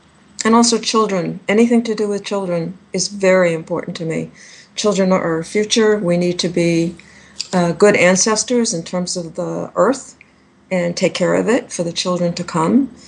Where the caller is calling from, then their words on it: Nashua, New Hampshire, United States; I'm calling from Nashua, New Hampshire